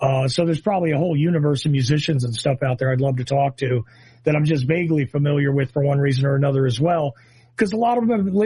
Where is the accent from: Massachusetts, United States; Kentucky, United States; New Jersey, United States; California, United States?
New Jersey, United States; I love talking to guys from my home state too.